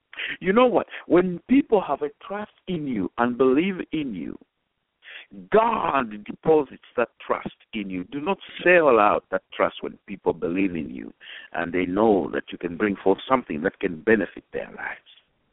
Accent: Nigeria; moved away as an adult; now in Zambia; When I came from Nigeria, I had nothing. All I had was the anointing of the Holy Ghost from the Bible college I attended in Nigeria, the ordination I received. When I came to Zambia, all I had was my King James version of the Bible.

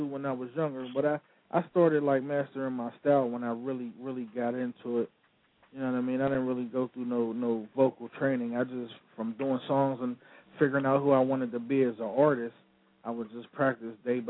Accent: Pittsburgh, Pennsylvania, United States; I'm from the Steel City. I'm going to still be here once everything blow up. I'm going to stay in the burg.

